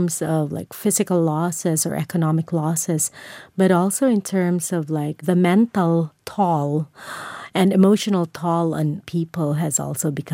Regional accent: Tacloban City, Eastern Visayas, Philippines; growing up in Tacloban City, which is the typhoon path, you know, my memory of typhoons is very rich.

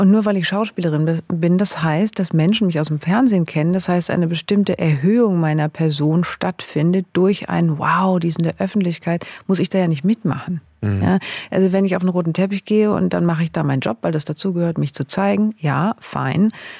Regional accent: South Germany, Germany; Dann komme ich hier aus dem Süddeutschen, katholisch geprägt

